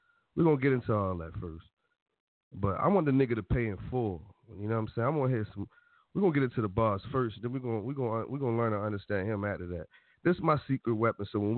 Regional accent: Irvington, New Jersey, United States; That's still my hood, even though I'm from Irvington.

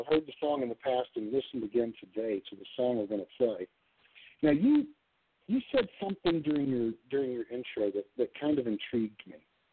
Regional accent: Chattanooga, Tennessee, United States; Yeah. I grew up just about an hour north of Lafayette. Oh, is that right? Yeah, I grew up in Chattanooga.

